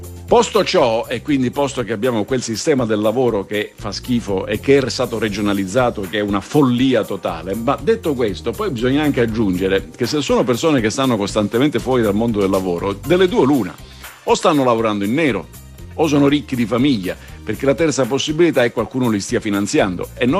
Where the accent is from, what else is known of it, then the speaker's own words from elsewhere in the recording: Southern Italy, Italy; Io sono del Sud.